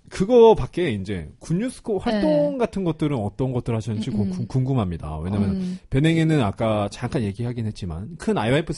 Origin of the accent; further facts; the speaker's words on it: South Korea; 근데 뭐 우리 한국에서 왔다 이러면 한국이 뭔지는 알긴 알죠